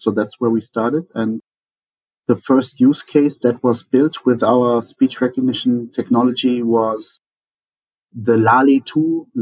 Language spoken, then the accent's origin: English; Hesse, Germany; I am from the Rhine-Main region. I am married to a teacher.